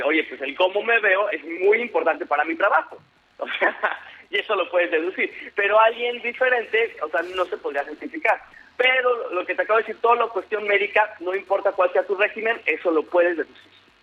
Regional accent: Mexico

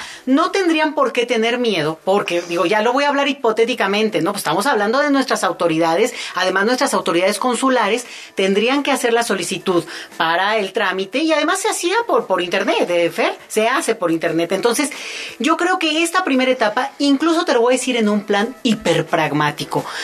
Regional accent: Mexico; tendrán su diversidad de opciones como somos los mexicanos

